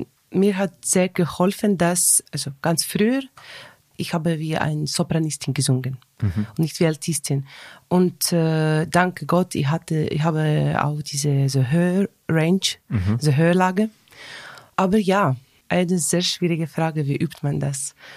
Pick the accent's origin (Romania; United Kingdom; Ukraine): Ukraine; born there; German is a second language; also ich bin in der Ukraine also geboren.